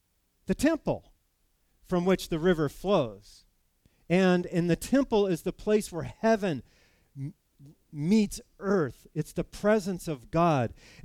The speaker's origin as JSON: {"language": "English", "region": "California", "country": "United States", "tie": "born or raised there", "said": "I grew up in California, and we go to General Grant's"}